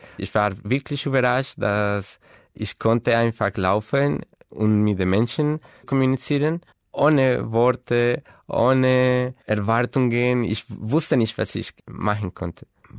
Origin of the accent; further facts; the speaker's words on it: Bogotá, Colombia; German is a second language; Ich komme aus Bogota in Kolumbien. Ich bin 1985 geboren.